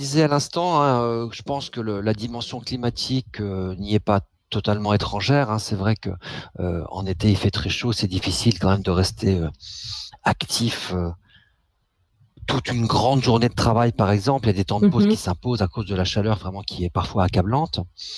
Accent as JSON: {"language": "French", "country": "France", "moved": "yes", "lives_now": "Madagascar", "said": "en tant que Français résident à Madagascar, même si j'ai vécu pendant de longues années hors de mon pays d'origine"}